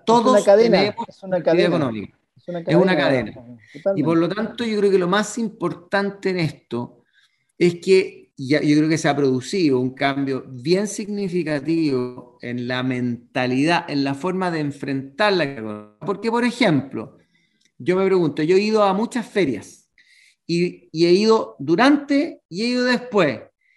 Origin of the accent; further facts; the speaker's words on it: Chile; la actitud que yo creo que tenemos que tener como chileno